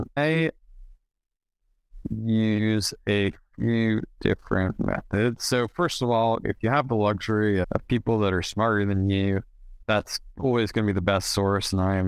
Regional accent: United States; And I think it's, as an American, I'd like to see our investment returned.

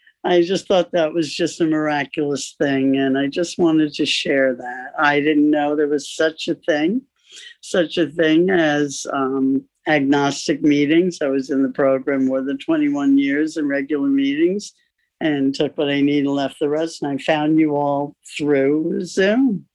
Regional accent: Manhattan, New York, United States; I'm so happy to see you all.

